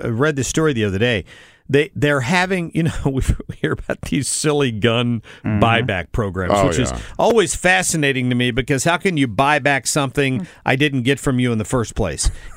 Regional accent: United States; I don't need your permission to do that. I'm an American.

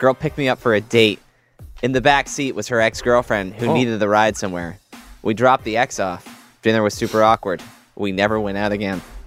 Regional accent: Brampton, Ontario, Canada; I am from Brampton, so I refuse to give anyone from Mississauga credit.

